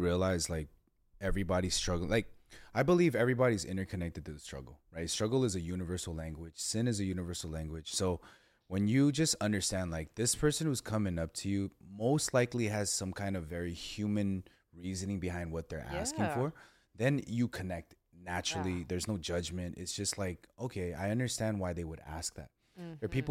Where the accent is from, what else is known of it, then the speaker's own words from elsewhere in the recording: Los Angeles, California, United States; I grew up in Ramona Gardens, Project Housing, east side of LA.